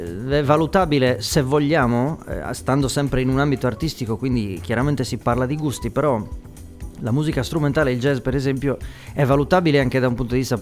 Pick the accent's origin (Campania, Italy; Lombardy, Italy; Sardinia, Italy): Sardinia, Italy; Capoterra; Sì. Beh, io sono di Capoterra